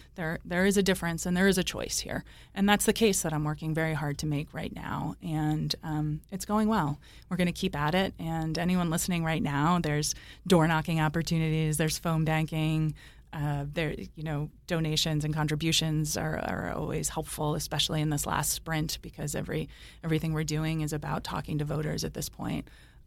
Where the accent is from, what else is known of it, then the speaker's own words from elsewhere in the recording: Cranston, Rhode Island, United States; Someone like me that, you know, grew up here. I grew up in Cranston. I live in Warwick. I went to Rhode Island College.